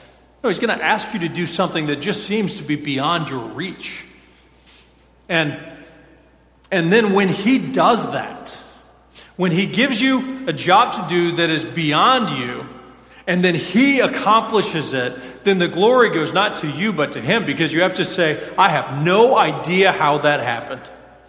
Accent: Colorado, United States; I was a church planter in Colorado, my home state, and I planted Tri-City Baptist Church

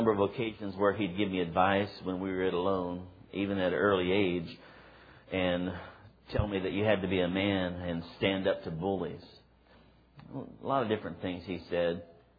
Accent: Miami, Florida, United States; born there; I was born in 1956 in Miami

